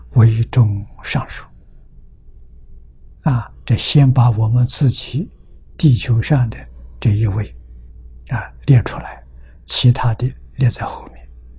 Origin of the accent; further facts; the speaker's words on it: China; 第十天王，我们中国人叫玉皇大帝